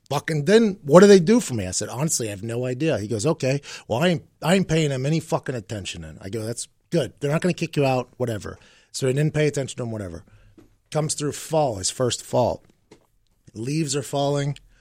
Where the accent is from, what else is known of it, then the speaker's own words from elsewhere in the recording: Pittsburgh, Pennsylvania, United States; My dad, we grew up in Pittsburgh, no homeowners association.